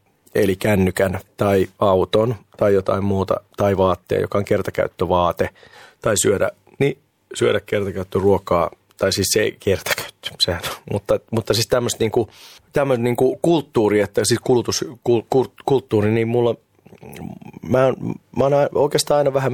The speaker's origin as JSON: {"language": "Finnish", "town": "Tampere", "region": "Pirkanmaa", "country": "Finland", "tie": "born or raised there", "said": "Mä oon siis Tampereelta kotosi"}